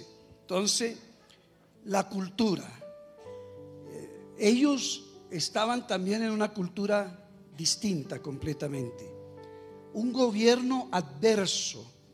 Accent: Colombia; pero se identifican: somos colombianos

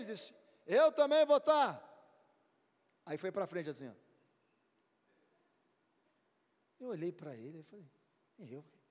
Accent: Natal, Rio Grande do Norte, Brazil; eu vim de Natal, do Rio Grande do Norte para cá.

